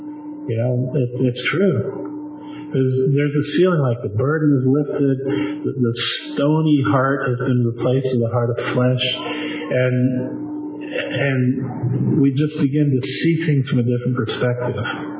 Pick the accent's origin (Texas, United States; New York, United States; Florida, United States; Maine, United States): Florida, United States; So we had winter coats, and I'm from Florida. First time I'd ever seen snow like that.